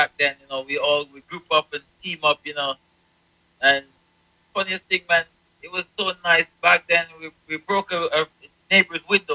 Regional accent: Sagamore, Westmoreland, Jamaica; Yes, so I was born and raised here in Jamaica from a local community in Westmoreland. Okay. That's on the western region of Jamaica. I'm from Sagamore.

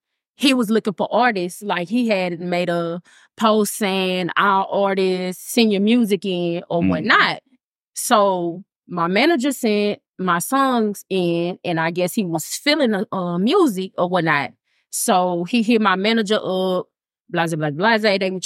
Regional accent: Shreveport, Louisiana, United States; Then I'm from Shreveport.

